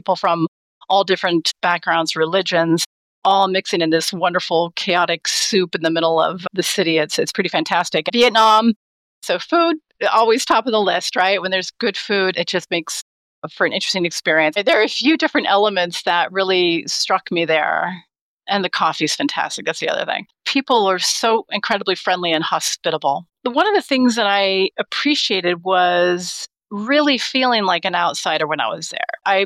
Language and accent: English; United States; And then the history, of course, being an American and being there, that was another part of the self-awareness